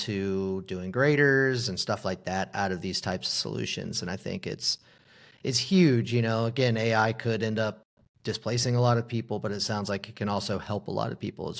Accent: Georgia, United States; And, I grew up in Georgia, and we've had our fair share of crazy legal issues.

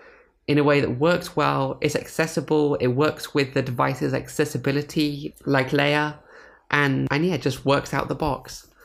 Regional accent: United Kingdom; because I'm not sure if you can tell by my accent, but I'm British and I've studied British Sign Language before.

